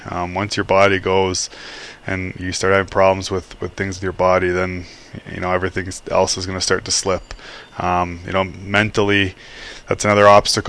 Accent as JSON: {"language": "English", "town": "Toronto", "region": "Ontario", "country": "Canada", "tie": "born or raised there", "said": "Yeah, I grew up in Toronto, and I was a huge Leafs fan."}